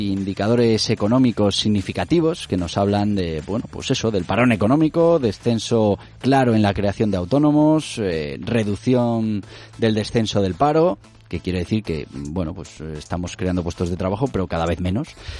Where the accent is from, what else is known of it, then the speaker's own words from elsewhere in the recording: Spain; no es la mejor decisión que hemos tomado como españoles.